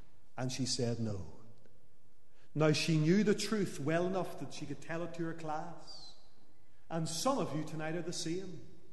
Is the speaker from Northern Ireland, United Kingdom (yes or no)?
yes; Lisburn, Northern Ireland, United Kingdom; Whenever I was a young lad growing up in Lisburn